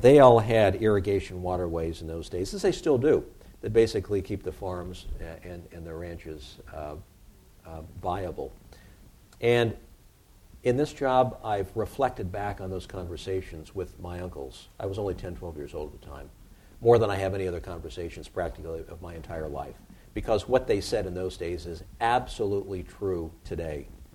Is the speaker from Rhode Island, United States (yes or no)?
no; Los Angeles, California, United States; I used to visit them as a kid from Los Angeles, you know, where I grew up in Studio City.